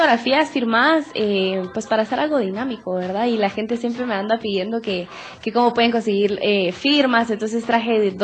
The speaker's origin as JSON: {"language": "Spanish", "country": "Guatemala", "said": "Y más que todo que nos unamos más como guatemaltecos, porque todos somos pues, hermanos y somos iguales."}